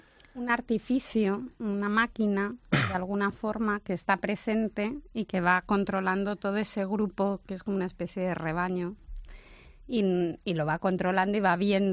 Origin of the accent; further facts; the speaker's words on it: Madrid, Community of Madrid, Spain; yo que soy madrileña, me han descubierto mi ciudad